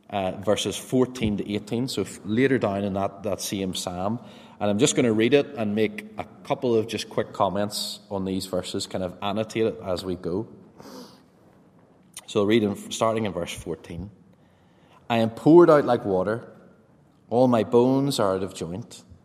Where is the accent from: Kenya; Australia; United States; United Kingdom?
United Kingdom; Northern Ireland; moved away as an adult; now in Spain; growing up in Northern Ireland, we weren't really exposed much to other languages. I have a French GCSE and really can't speak a word of anything of French. And so moving to Spain at the age of 29